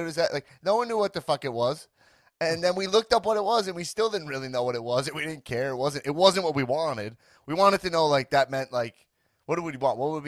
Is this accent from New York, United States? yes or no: yes; Long Island, New York, United States; Growing up in Long Island kind of felt like if there was an air siren going off or an attack, we would never know because we grew up in Long Island